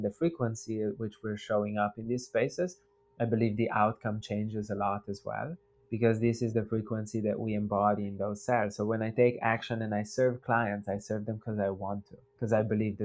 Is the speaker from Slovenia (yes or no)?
yes; Slovenia; English is a second language; I was born and raised in Slovenia, and there's just kind of like a natural way of being